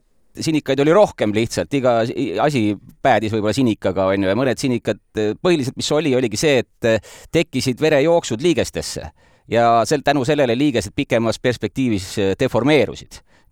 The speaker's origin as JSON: {"language": "Estonian", "town": "Tartu", "region": "Tartu County", "country": "Estonia", "tie": "born there", "said": "Sündisin Tartus"}